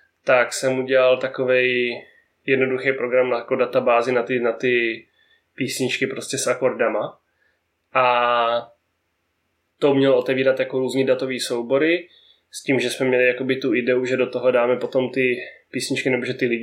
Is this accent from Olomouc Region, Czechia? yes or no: no; Brno, South Moravian Region, Czechia; Protože jsem vlastně z Brna, že?